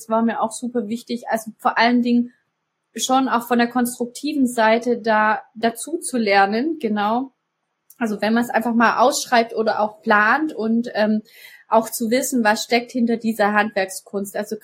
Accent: Baden-Württemberg, Germany; also ich komme ja aus dem Großraum Stuttgart

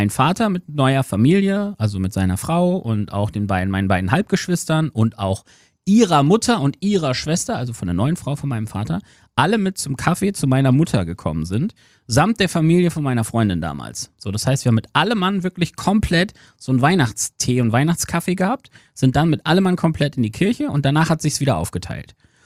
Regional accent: Aurich, Lower Saxony, Germany; Also in Ostfriesland bei uns in Aurich war es immer der 25. abends. Da haben sich dann immer alle auf dem Dorfplatz getroffen.

